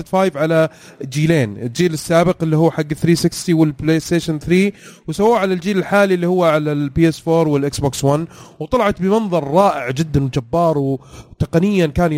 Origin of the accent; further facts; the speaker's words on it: Saudi Arabia; ايه موجوده في المحلات عندنا في السعوديه